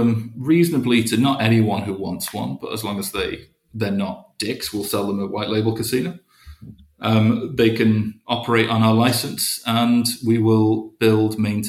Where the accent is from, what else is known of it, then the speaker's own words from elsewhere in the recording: Colwyn Bay, Wales, United Kingdom; I am. I'm from Colwyn Bay in North Wales.